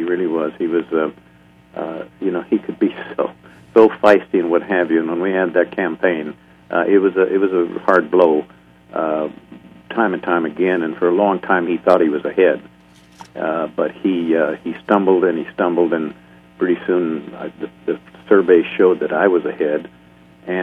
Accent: Arizona, United States; though I was from Pima County, as Dr. Carmona is, nobody knew me

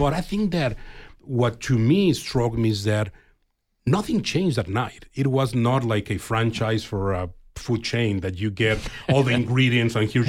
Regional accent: Mexico; English is a second language; now in United States; I'm from Mexico originally

